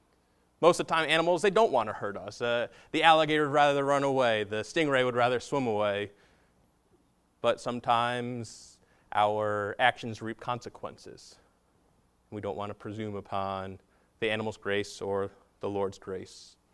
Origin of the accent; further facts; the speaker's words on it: Massachusetts, United States; now in Florida, United States; I am not a native Southerner. I grew up in Massachusetts.